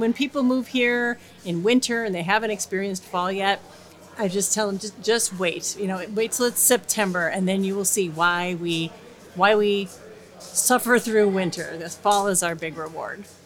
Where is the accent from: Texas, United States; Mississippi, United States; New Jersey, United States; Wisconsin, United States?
Wisconsin, United States; Milwaukee; now in Wausau, United States; I think my favorite thing about living in Wausau is how absolutely gorgeous it gets here in the fall. I'm originally from Milwaukee, and I thought it was very pretty there in the fall